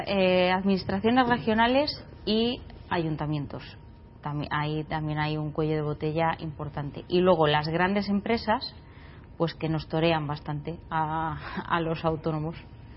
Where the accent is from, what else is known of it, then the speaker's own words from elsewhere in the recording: León, Castile and León, Spain; Por Valladolid, a pesar de que soy de León.